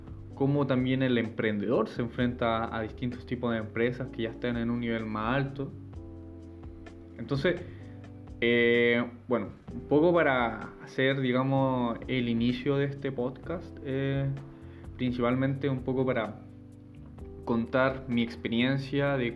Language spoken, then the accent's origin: Spanish; Chile; soy chileno, tengo 19 años actualmente. Actualmente vivo en Antofagasta.